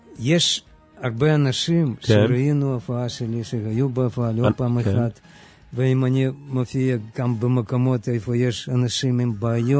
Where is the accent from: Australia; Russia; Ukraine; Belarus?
Ukraine; Hebrew is a second language; now in Israel; מאוקראינה.